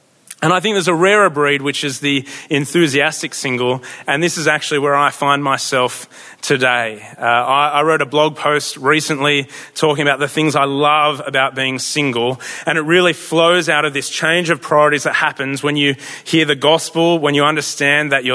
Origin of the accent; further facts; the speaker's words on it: Nowra, New South Wales, Australia; I come from a blue-collar family. My dad was a tradie and his dad was a tradie. And I grew up on the South Coast down in Nowra, so that's where I hail from. And I was an atheist